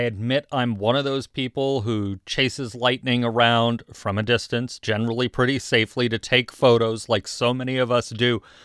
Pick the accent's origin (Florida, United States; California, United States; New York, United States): Florida, United States; I grew up in Florida, so I'm familiar with lightning there